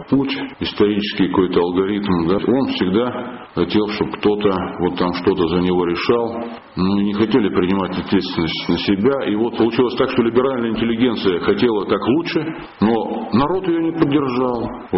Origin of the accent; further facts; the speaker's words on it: Moscow, Russia; вот я коренной москвич там в каком-то там третьем или даже четвертом поколении